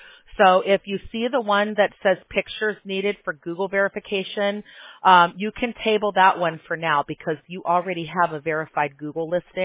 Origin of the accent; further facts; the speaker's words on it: Chicago, Illinois, United States; Hey, I grew up in Chicago, so I know about hard winters.